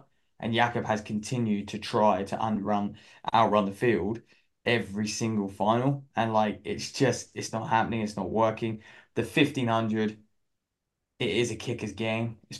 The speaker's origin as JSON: {"language": "English", "country": "United Kingdom", "said": "me being a Brit"}